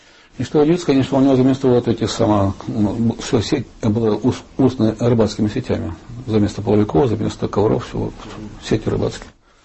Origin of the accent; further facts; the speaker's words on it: Chelyabinsk, Chelyabinsk Oblast, Russia; Я сам из Урала, я из Челябинска, родом-то оттуда.